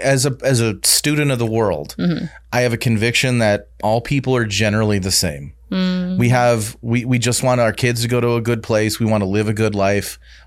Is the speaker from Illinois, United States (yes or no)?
yes; Chicago, Illinois, United States; also born or lived in New Orleans; now in Austin, United States; I'm a city boy through and through. I grew up in Chicago. I lived in New Orleans and I've been here for 10 years. So my trajectory is Chicago, New Orleans, Austin.